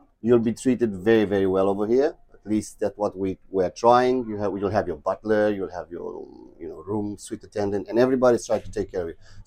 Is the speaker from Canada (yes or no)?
no; Romania; moved away as an adult; now in South Africa; I'm coming from Romania. I actually live in South Africa for about 15 years